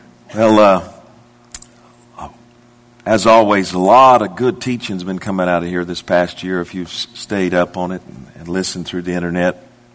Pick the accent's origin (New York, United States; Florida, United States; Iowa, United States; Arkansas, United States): Florida, United States; Immokalee; and we're from Southwest Florida, and fourth or fifth generation Floridians down in a big metropolis called Immokalee.